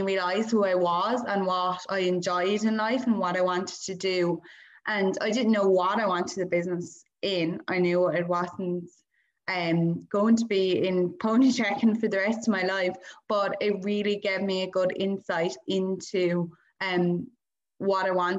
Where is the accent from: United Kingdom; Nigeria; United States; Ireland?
Ireland; Rathgormack, Munster; I'm from Rathgormack in County Waterford.